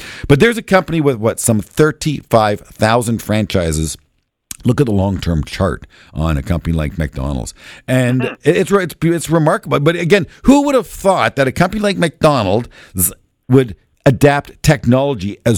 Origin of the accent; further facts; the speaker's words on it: Canada; I'm Canadian. I'm a proud Canadian